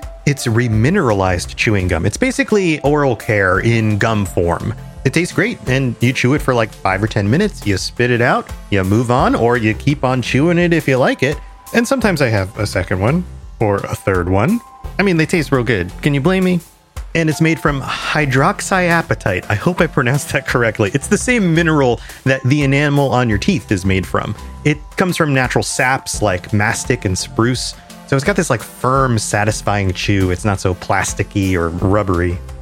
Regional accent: United States; That's what I'm getting to, is that as an American, we often hear, say, UK accents as being slightly elevated from our common speech.

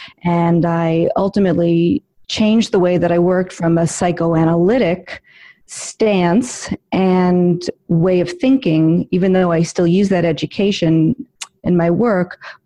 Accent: New York City, New York, United States; I am a born and raised in New York City.

